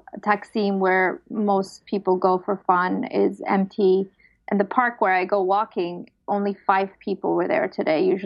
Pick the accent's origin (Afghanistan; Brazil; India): Afghanistan; now in Turkey; We're from Afghanistan originally, and I lived there, survived the suicide bombing, survived the Soviet invasion.